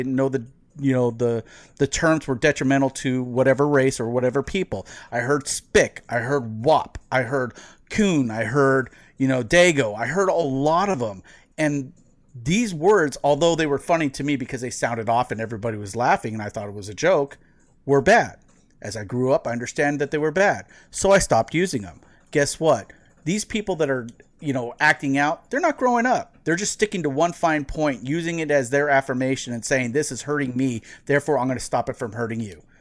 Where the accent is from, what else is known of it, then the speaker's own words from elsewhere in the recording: El Cajon, California, United States; also born or lived in Visalia, California; I grew up in San Diego. I grew up in El Cajon, and the majority of my teenage years was in, you know, the rural communities in between the southern San Joaquin Valley, in between Bakersfield and Fresno in the Visalia area.